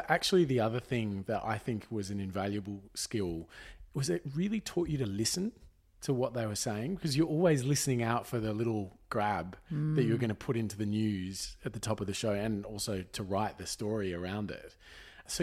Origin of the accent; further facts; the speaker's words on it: Jindabyne, New South Wales, Australia; we grew up in Jindabyne, and mum and dad had the pharmacies in Jindabyne and in Perisher, one of the ski resorts.